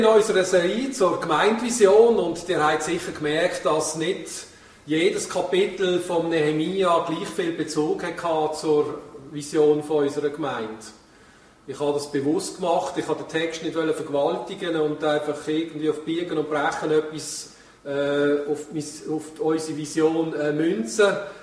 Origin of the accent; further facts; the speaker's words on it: Pratteln, Basel-Landschaft, Switzerland; wo ich herkomme, das Bratteln, das war auch ein Dörfchen, oder? Aber das ist explodiert durch die industrielle Entwicklung und heute ist das ein Dorf, aber eigentlich eine Stadt mit 17'000 Einwohnern und es ist alles zersiedelt.